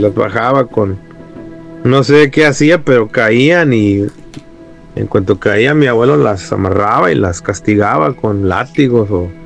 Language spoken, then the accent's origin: Spanish; Ciudad Valles, San Luis Potosí, Mexico; nosotros somos originarios de San Luis Potosí, para ser más exactos, de Ciudad Valles